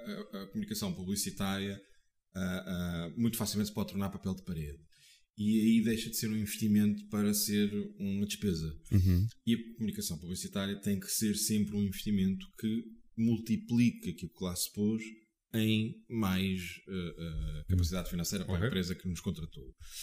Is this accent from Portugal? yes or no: yes; Portugal; como português que sou, pouco habituado a estas coisas.